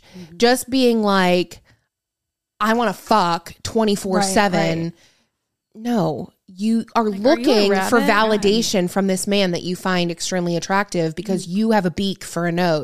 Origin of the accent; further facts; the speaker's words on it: Grand Rapids, Michigan, United States; Okay, let's talk about the other girl that's from Grand Rapids, Michigan, because that's my hometown.